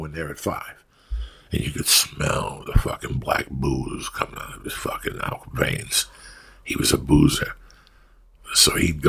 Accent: Cuba; now in United States; I grew up, I came from Cuba, I grew up.

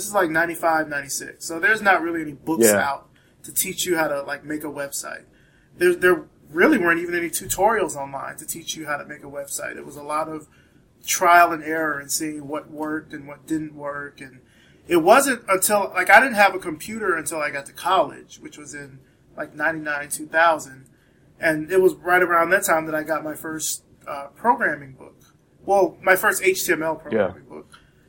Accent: Deep South, United States; I grew up in the Deep South, dirt road country.

